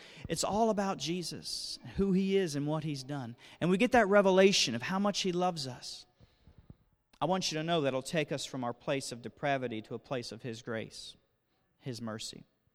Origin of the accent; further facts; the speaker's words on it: Cincinnati, Ohio, United States; when I'm driving in the Midwest where we're from Cincinnati, Ohio, home of the Cincinnati Reds and 1975 World Series champions over the Red Sox. And we're from the Midwest.